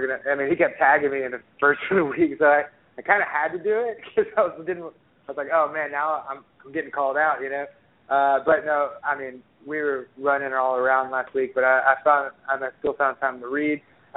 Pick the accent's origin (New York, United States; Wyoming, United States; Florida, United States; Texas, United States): Texas, United States; So I'm from Southeast Texas.